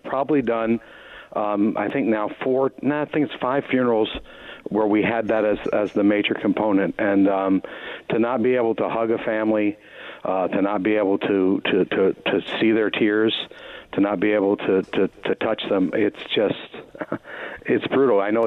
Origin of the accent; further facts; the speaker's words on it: Massachusetts, United States; I'm from Western Massachusetts. We don't hug. We don't do kiss hello.